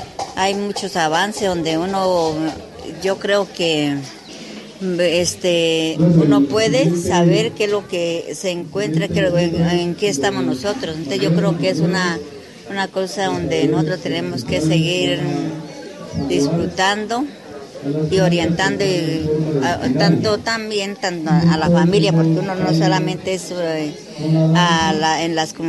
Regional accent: Cauca, Colombia; soy del Resguardo López Adentro.

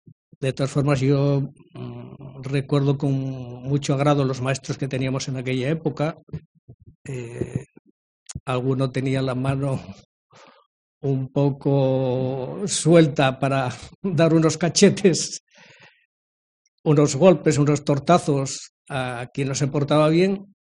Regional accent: Arriondas, Asturias, Spain; yo nací aquí en Arriondas, fui aquí al colegio, a la escuela donde está ahora la Casa de Cultura.

